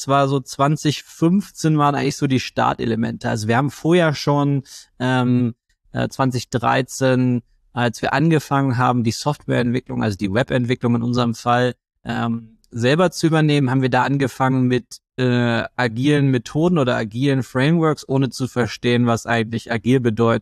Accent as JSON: {"language": "German", "country": "Germany", "said": "außerdem sind wir Deutsche, wir finden eh alles doof."}